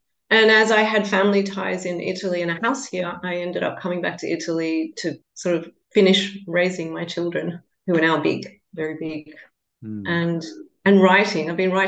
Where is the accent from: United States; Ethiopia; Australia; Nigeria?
Australia; Sydney, New South Wales; now in Paris, France; I grew up in Sydney